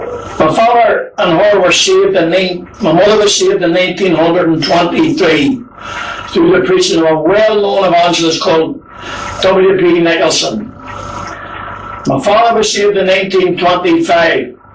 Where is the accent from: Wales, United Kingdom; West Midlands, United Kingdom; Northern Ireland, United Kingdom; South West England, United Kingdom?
Northern Ireland, United Kingdom; born there; I was born in Fraser Street off the Newnards Road on the 13th of January 1920.